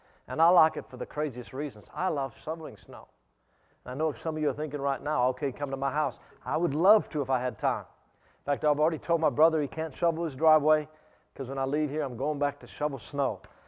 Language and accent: English; Albert Lea, Minnesota, United States; accent: American; now in Australia; I am from Albert Lea, Minnesota. You can probably tell by my accent.